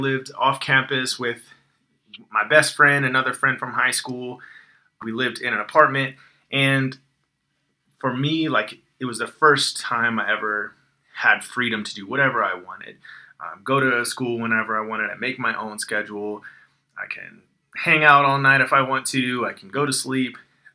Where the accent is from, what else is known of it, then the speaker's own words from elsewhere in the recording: Florida, United States; I grew up in Florida, so we had three hurricanes in a row this year